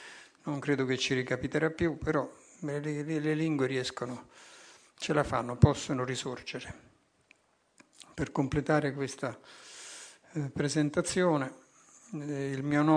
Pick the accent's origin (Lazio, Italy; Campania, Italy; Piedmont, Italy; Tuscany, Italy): Campania, Italy; Naples; born there; Sono nato a Napoli nella metà del secolo scorso.